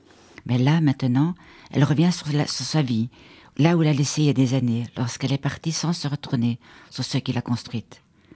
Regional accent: Italy; je suis italienne

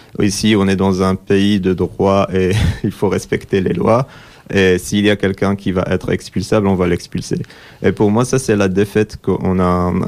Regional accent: Morocco; moved away; je suis fier que je viens du Maroc, par exemple, et tout ça. Mais je n'ai plus envie de revenir chez moi parce que ça fait 11 ans que j'ai quitté mon pays.

